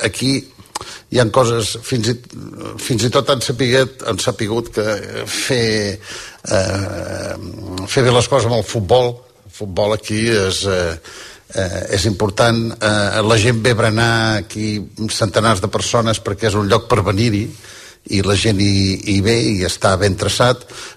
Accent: Girona, Catalonia, Spain; jo, la meva família, jo sóc de Girona, però la meva mare era de Figueres, i el meu pare de família de Pontós, i la meva besàvia era una gran propietària d'Espolla

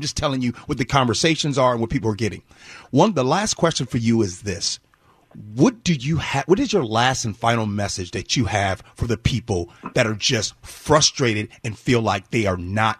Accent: Chicago, Illinois, United States; But I'm from Chicago. And in Chicago, we're not big seafood people.

